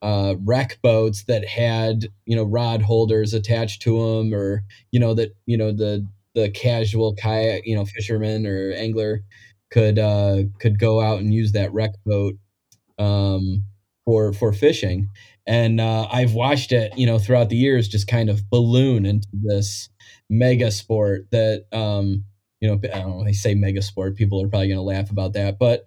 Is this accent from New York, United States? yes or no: yes; New York, United States; now in Finger Lakes, United States; I grew up on the Oak Orchard River. I'm pretty lucky and pretty blessed to have my childhood there, and you know, moved down to the Finger Lakes after I graduated from Plattsburgh.